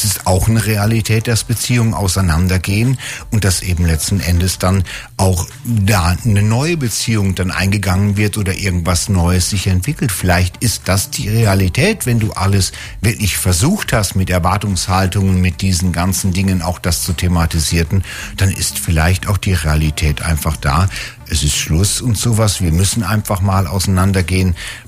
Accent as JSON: {"language": "German", "region": "Northern Germany", "country": "Germany", "said": "Wir Norddeutschen zum Beispiel, ich bin Norddeutscher, ich bin anders als ein Bayer, obwohl ich auch Deutscher bin."}